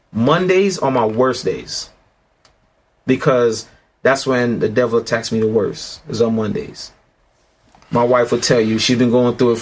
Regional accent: Brooklyn, New York, United States; I'm from the city. I'm from Brooklyn. I'm not good with my hands.

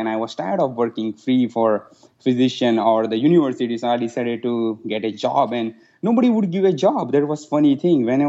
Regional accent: India; So I was born and raised in India, and, you know, I finished my schooling in India.

